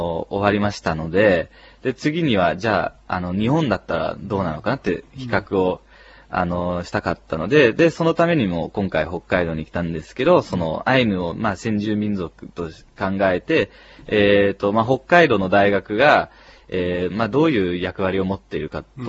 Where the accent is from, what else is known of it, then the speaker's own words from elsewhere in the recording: Netherlands; 父親がオランダ人で、まあ、生まれ育ったのはオランダなんですけど